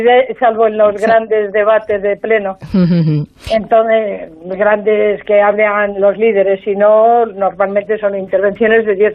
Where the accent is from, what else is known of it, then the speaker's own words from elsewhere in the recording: Madrid, Community of Madrid, Spain; Yo soy de Madrid y, bueno, pues parece que todo el mundo tiene que hablar como tú.